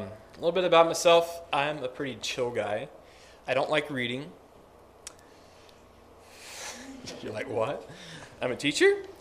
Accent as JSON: {"language": "English", "town": "Belleville", "region": "New York", "country": "United States", "tie": "born or raised there", "said": "I was born in Belleville, Pennsylvania, and my family moved to Belleville, New York, which is upstate New York, far from New York City, right close to Lake Ontario. Grew up on a dairy farm, and I lived there."}